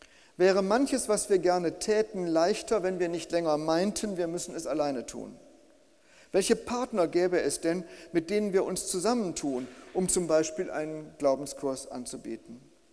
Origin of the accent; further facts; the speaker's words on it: Bielefeld, North Rhine-Westphalia, Germany; wenn es nicht in meiner Heimatstadt Bielefeld